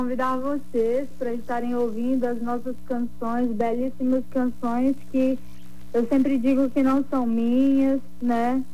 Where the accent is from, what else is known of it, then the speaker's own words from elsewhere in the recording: Minas Gerais, Brazil; Eu sou mineira de sangue